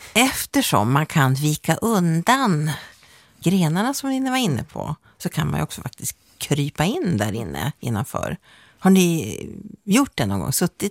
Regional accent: Norrbotten County, Sweden; now in Stockholm, Sweden; när jag flyttade ner till Stockholm från Norrbotten

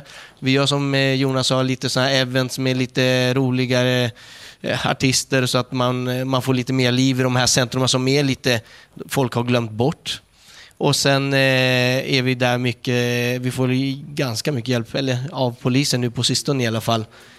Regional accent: Norsborg, Stockholm County, Sweden; Jag är uppvuxen i Norsborg, Hallunda. Och bott där i nästan i 30 år.

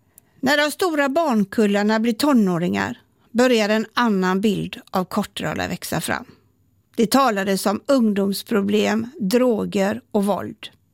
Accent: Gothenburg, Västra Götaland County, Sweden; Jag växte upp i Kortedala i Göteborg, en av Sveriges första moderna förorter.

